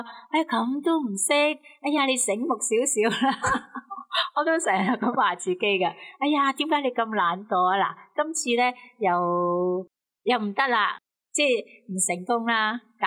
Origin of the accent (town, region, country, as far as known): China